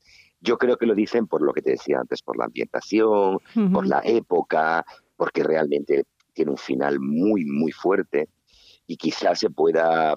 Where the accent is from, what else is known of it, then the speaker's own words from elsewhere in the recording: Córdoba, Andalusia, Spain; born there; Yo soy una persona que siempre he estado muy próximo a la cultura judía. Yo nací en Córdoba, en el barrio de la Judería